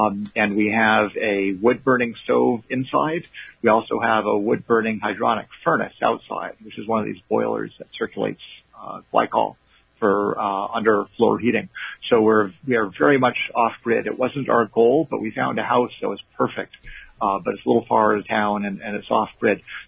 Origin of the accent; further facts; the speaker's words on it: Port Washington, New York, United States; moved away; also born or lived in Montreal, Canada; I was born in Montreal and was there until I was about eight, and then moved with my family from Montreal when I was just 8 years old, from Montreal to Port Washington on Long Island, and was there until I went off to college after high school.